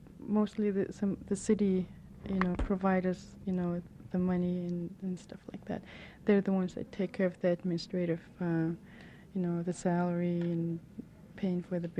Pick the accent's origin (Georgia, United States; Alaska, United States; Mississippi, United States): Alaska, United States; Tununak; I'm originally from Tununuk, living here now since I got this job.